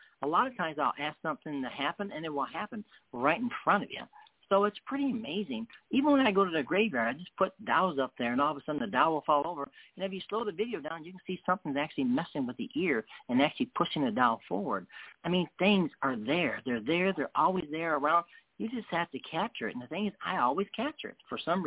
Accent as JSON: {"language": "English", "region": "England", "country": "United Kingdom", "said": "I said, listen, I'm English."}